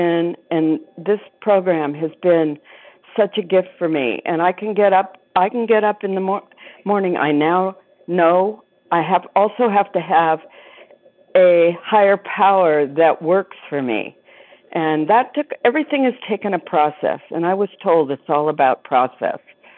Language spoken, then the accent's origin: English; Anthem, Arizona, United States; I am from Anthem, Arizona, which is only a little over an hour away from Sedona.